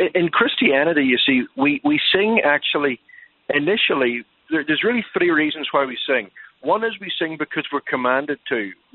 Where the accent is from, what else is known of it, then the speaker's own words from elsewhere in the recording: Ireland; now in United States; No, I'm not. I'm from Ireland.